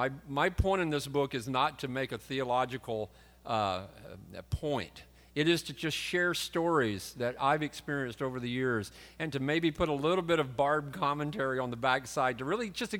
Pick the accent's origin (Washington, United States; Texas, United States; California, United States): California, United States; Wildomar; The battery factory, man, growing up in Wildomar, being part of Murrieta Calvary Chapel for so many years